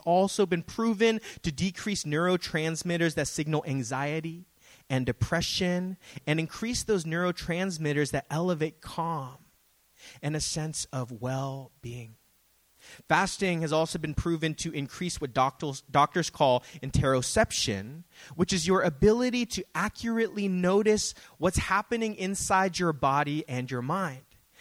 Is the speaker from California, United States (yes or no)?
yes; Daly City, California, United States; I grew up in Daly City.